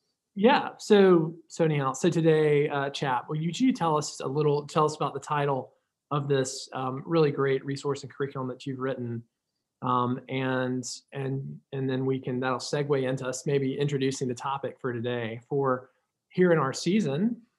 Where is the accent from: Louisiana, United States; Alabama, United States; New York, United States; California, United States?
Alabama, United States; Birmingham; Anna and I are kind of homogenous in the sense that we're both from Birmingham.